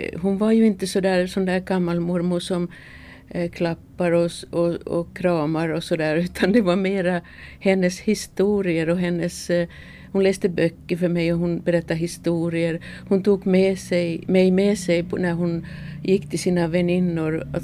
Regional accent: Finland; born there; Jag är född i Finland mitt i Leråken.

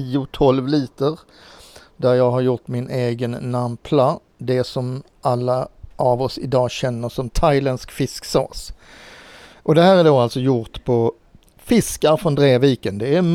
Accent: Skåne, Sweden; jag växte upp i en skånsk handelsträdgård där vi bodde 4 generationer i samma boende med mormors mor som lagade all mat.

